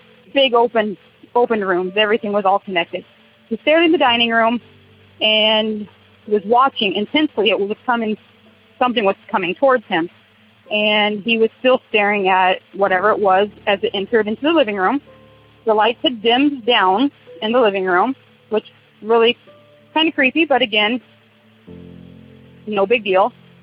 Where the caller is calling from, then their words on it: Wapello, Iowa, United States; I'm calling from Wapello, Iowa.